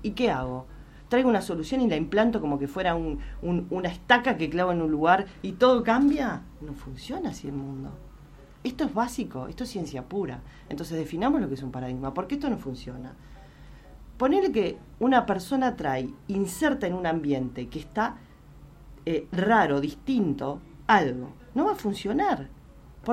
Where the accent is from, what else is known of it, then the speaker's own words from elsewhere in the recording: Uruguay; algunas cosas que veo en mi país, que yo quiero muchísimo Uruguay